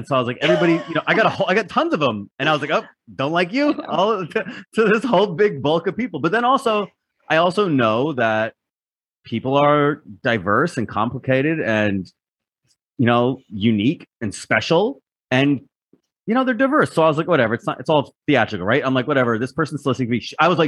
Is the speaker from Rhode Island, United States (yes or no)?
yes; Rhode Island, United States; I'm from Rhode Island. You know, that little Boston, you know, New York City.